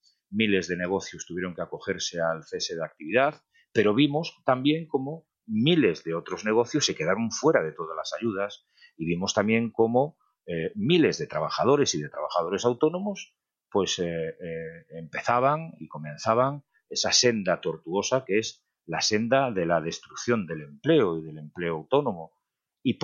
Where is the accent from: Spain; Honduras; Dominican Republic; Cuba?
Spain; Vilagarcía de Arousa, Galicia; yo en estos momentos estoy afortunadamente en mi tierra, en Galicia, en mi pueblo, Villa García de Arosa, en mi casa que tengo desde que nací.